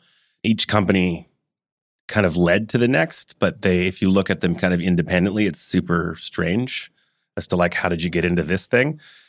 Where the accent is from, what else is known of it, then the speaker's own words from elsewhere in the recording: Hong Kong; born there; also born or lived in Calgary; and then Hong Kong, where I was born, and then Calgary